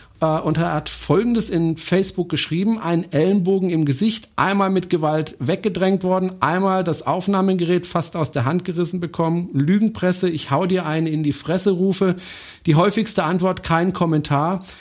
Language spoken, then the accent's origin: German; France; German is a second language; now in Germany; Ich bin Franzose